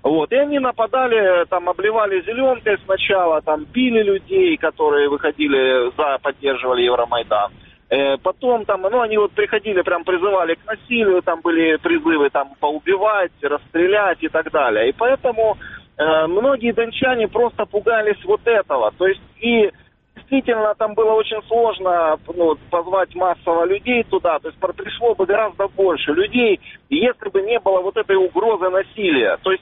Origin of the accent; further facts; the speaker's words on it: Donetsk, Donetsk Oblast, Ukraine; Я на них был, как прежде всего, как дончанин, как неравнодушный дончанин проукраинский.